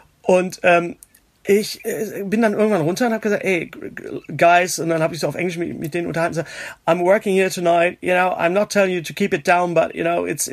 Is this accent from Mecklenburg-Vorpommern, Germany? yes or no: no; Leipzig, Saxony, Germany; born there; habe ich in Leipzig gespielt, in deiner Heimatstadt, in meiner Geburtsstadt